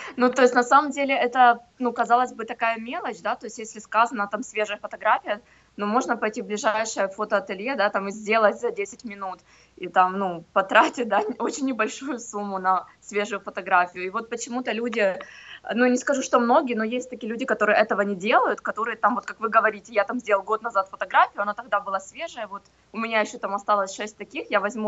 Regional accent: Ukraine; мы родились в Украине, мы прожили в Украине, ну, если вот да, про страну, да, говорить, то есть было украинское гражданство

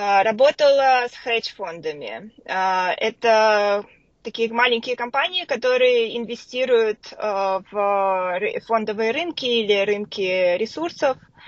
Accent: Moscow, Russia; moved away as an adult; also born or lived in Vilnius, Lithuania; Я родилась в Москве, там же училась, МИФИ закончила. А после этого, когда я закончила учиться, практически сразу мы переехали с мужем в Литву и прожили в Вильнюсе 6,5 лет

